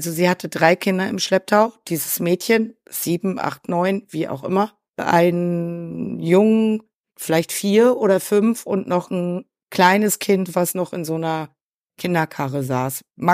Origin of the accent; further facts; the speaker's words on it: Hamburg, Germany; Nein, ich komme aus Hamburg.